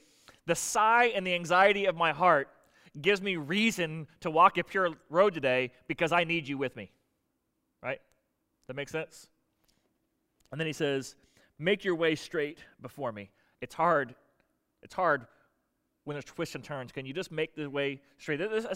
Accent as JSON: {"language": "English", "region": "Florida", "country": "United States", "tie": "born or raised there", "said": "I grew up in Florida, though, and the trails I would mark, you know, hike as a kid, there'd be like an orange spray paint dot on a tree."}